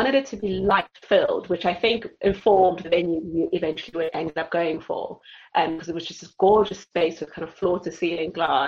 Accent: South Africa; So being South African, I'm from a tribe called the Xhosa tribe.

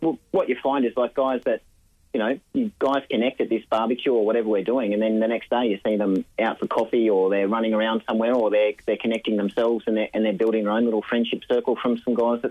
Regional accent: Australia; As an Aussie bloke, it can be a bit overwhelming.

